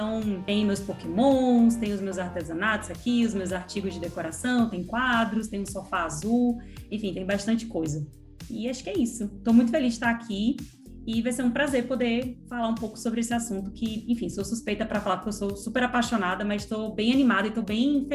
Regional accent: Pernambuco, Brazil; moved away as an adult; now in São Paulo, Brazil; eu sou pernambucana, mas filha de pais baianos, e vim para São Paulo para estudar jornalismo

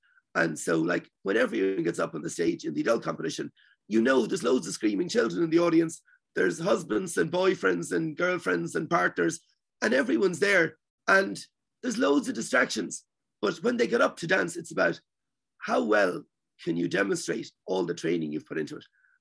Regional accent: Ireland; now in United States; growing up in Ireland, we were used to the situation of every 4 years, the Olympics

